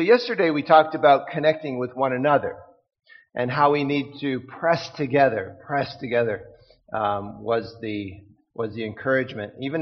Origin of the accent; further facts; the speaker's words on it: Saskatchewan, Canada; I grew up in Saskatchewan, and that was a great place to get fresh water.